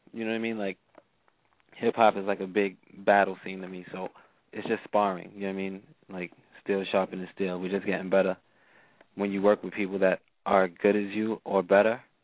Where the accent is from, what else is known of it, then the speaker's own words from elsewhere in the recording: New York, United States; There's more admiration, you know, because I'm from New York, so there's a lot of rappers. I mean, this is the home of hip-hop, so there's a lot of rappers.